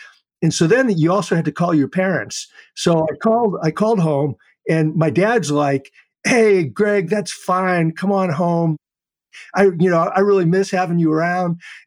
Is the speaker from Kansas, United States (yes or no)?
no; Holbrook, Massachusetts, United States; So I grew up in a town called Holbrook, Massachusetts, just outside of Boston, kind of a blue-collar, ethnic, Irish, Italian town.